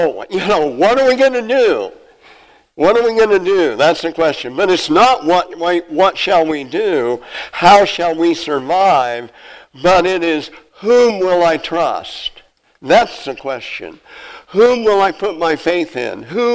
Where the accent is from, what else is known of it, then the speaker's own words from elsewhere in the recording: Napanee, Nebraska, United States; Republican City, Nebraska is right near my hometown of Napanee.